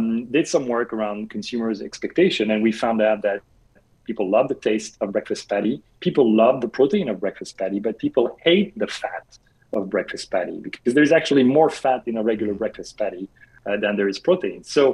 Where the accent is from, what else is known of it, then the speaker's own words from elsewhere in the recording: France; English is a second language; And look, I'm French, in case you thought my accent was from Chicago. I fooled you. I'm French.